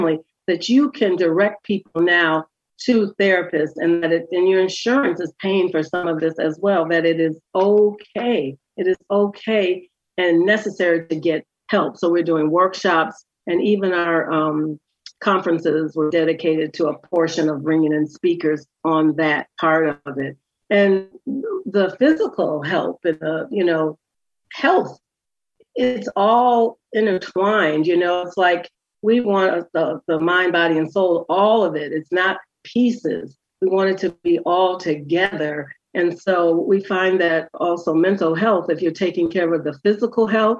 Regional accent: Wisconsin, United States; and I'm from Wisconsin, so I have some members in Wisconsin.

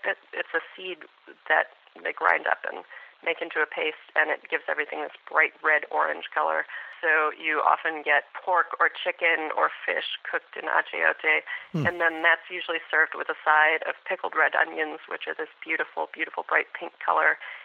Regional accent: New Mexico, United States; As we talked about last time I was on, I'm from New Mexico.

